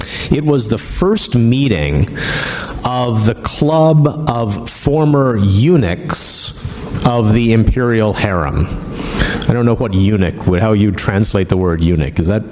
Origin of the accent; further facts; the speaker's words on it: Washington, District of Columbia, United States; I had been working at an archive in my hometown, Washington, D.C.